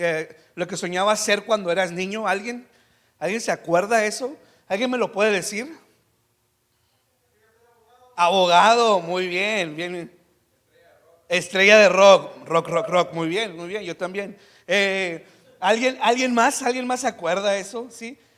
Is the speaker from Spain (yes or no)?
no; El Paso, Texas, United States; also born or lived in Ciudad Juárez; now in Tijuana, Mexico; Nací en Ciudad Juárez, Chihuahua, crecí en El Paso, Texas. Y hace 8 años me mudé a Tijuana